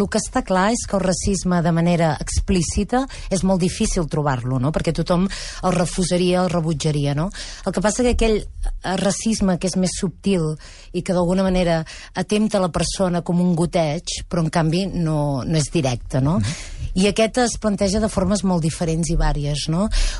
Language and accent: Catalan; Catalonia, Spain; No hi ha maneres que m'identifiquin com a catalana.